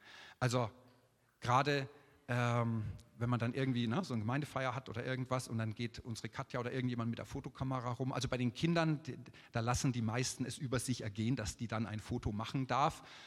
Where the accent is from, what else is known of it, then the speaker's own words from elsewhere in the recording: Würzburg, Bavaria, Germany; zumindest da, wo ich herkomme, aus Würzburg